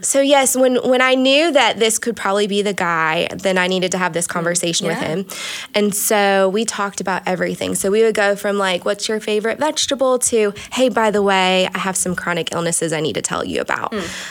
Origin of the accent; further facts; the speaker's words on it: Florida, United States; I grew up in South Florida and dealt with persecution even as a young teenager.